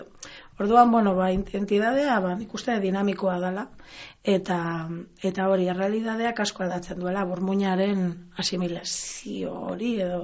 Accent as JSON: {"language": "Basque", "town": "Barakaldo", "region": "Basque Country", "country": "Spain", "tie": "born or raised there", "said": "Horrelakoa da Bilboko parte grisau, eta horrelakoa da Barakaldo ere, nire herria. Auzo itxusi hauen ondorio dira nire izaera, nire hitz egiteko modua"}